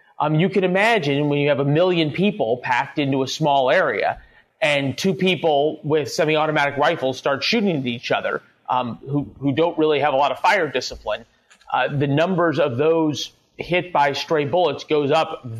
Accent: St. Louis, Missouri, United States; that's not very different than my hometown of St. Louis

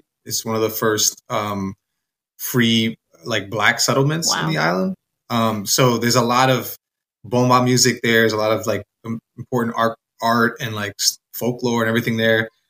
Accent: Bronx, New York, United States; growing up in the Bronx, so many people were Puerto Rican in my neighborhood that it wasn't weird to go back and forth

